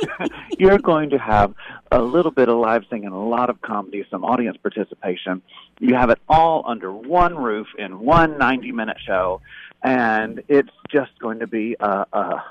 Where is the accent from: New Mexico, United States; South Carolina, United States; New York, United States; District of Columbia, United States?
South Carolina, United States; Well, I am from South Carolina